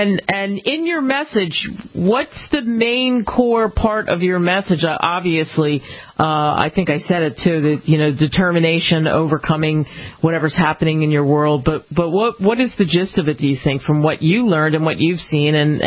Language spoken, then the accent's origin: English; United States; I'm from the Philly, South Jersey area, so that was a staple in my family